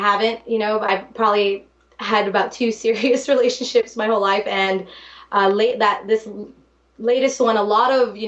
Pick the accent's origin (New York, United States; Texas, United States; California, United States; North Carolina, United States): Texas, United States; I grew up here in South Texas, where people love to dance